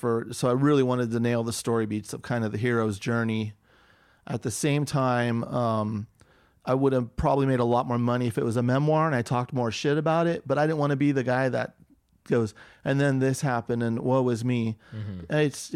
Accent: Millbrae, California, United States; Millbrae, right by San Francisco Airport.

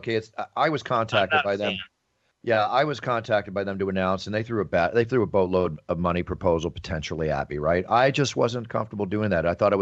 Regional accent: Dallas, Texas, United States; You should hear me after I go back to my hometown of Dallas, Texas for a few days.

